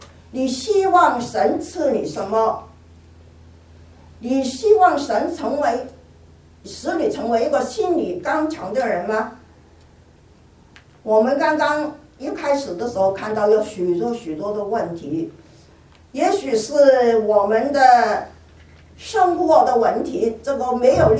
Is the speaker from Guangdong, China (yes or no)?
yes; Guangdong, China; 我们广东人说拍拍手就走了